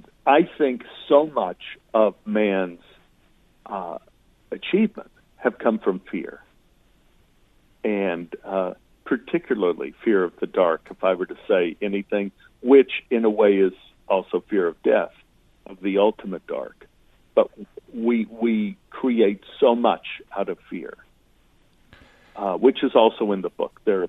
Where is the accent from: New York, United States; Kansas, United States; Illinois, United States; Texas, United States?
Texas, United States; And I'm so happy I grew up in Texas